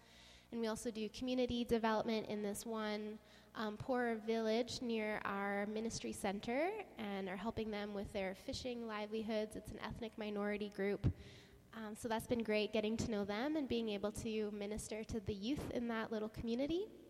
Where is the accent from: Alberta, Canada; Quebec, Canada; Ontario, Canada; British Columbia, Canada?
Alberta, Canada; Calgary; but I grew up in Calgary